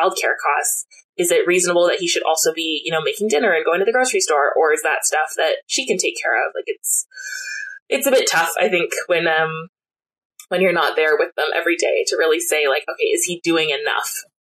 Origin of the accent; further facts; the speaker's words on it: Canada; I'm Canadian, so I can maybe say this from my high horse